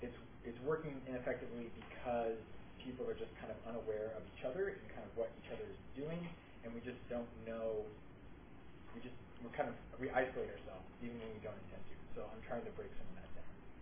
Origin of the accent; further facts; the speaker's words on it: Ohio, United States; also born or lived in Oxford, Ohio; I'm from Northwest Ohio originally. I don't say anything more specific because no one knows it. I went to Miami University in Oxford, Ohio for my undergrad